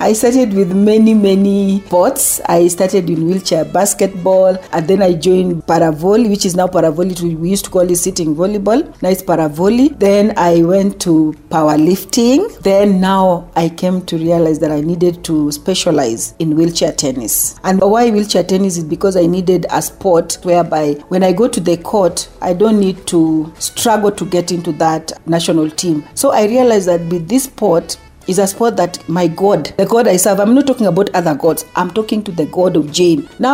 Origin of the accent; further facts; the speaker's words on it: Siaya County, Kenya; also born or lived in Nairobi; I was born in Nairobi and I'm from Siaya County.